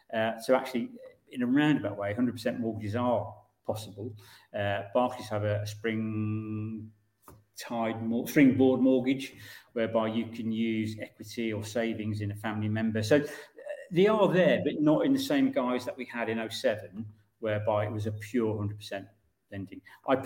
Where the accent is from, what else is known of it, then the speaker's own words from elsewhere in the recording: Morecambe, North West England, United Kingdom; accent: northern; I'm from Lancashire originally, a seaside town called Morecambe, which very, very, very few people bother going to now. But I do have fond memories of it because, you know, I grew up in the 80s.